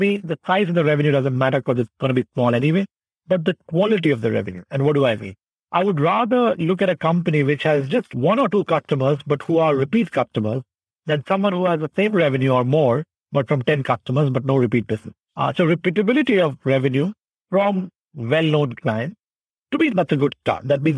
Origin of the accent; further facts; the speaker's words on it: India; also born or lived in Indonesia; when I was growing up in India, Indonesia, even in college in NUS